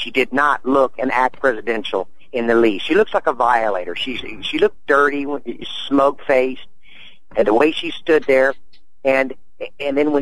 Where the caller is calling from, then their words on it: Albuquerque, New Mexico, United States; I'm calling from Albuquerque